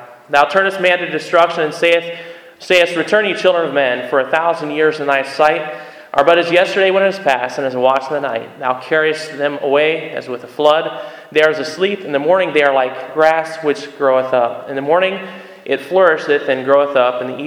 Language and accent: English; Maryland, United States; also born or lived in Kansas; Because I was born in Kansas, but grew up, most of my life's been in Maryland.